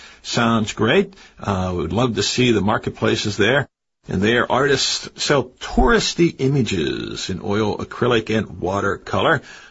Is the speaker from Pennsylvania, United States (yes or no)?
yes; Pittsburgh, Pennsylvania, United States; My hometown, Pittsburgh, is like that, too.